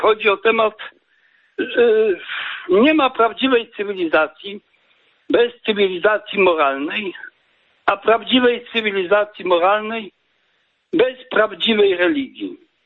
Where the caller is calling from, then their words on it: Masovian Voivodeship, Poland; No, jestem spod Warszawy.